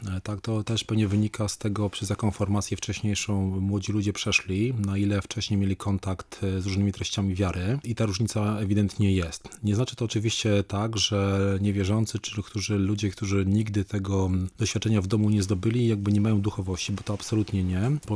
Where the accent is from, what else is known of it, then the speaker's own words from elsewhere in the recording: Rypin, Kuyavian-Pomeranian Voivodeship, Poland; Znaczy, ja pochodzę z małego miasteczka, Który nazywa się Rypin.